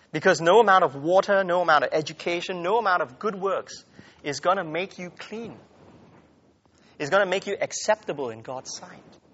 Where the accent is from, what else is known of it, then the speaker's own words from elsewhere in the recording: Malaysia; I mean, I come from Malaysia, and is a place where you have many other religions.